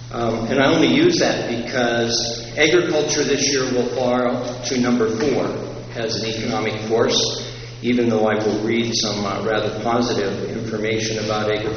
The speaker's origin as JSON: {"language": "English", "town": "Great Falls", "region": "Montana", "country": "United States", "said": "I'm from Great Falls, Montana."}